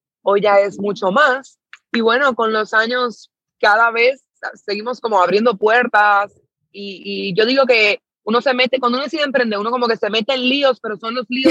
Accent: Dominican Republic; Soy dominicana, tengo 25 años.

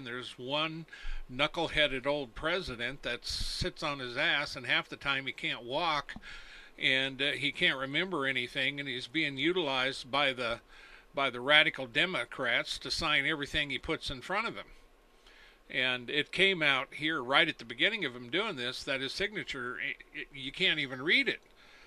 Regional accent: United States; And I say collectively we, you know, just because I'm an American.

